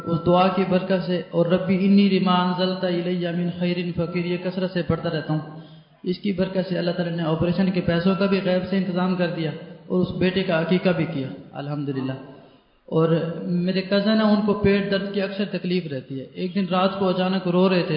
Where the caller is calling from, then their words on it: Tibba Sultanpur, Punjab, Pakistan; ٹیبا سلطان پور سے.